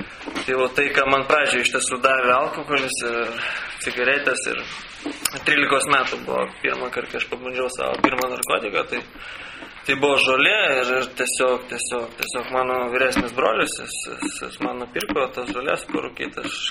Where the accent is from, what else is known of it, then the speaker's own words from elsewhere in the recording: Vilnius, Vilnius County, Lithuania; užaugau ir gimiau aš Vilniuje. Augau aš šeimoje, kur tokia ganėtinai nemaža, gal šeimoje šeši žmonės. Augau tiesiog kelių kambarių būtę.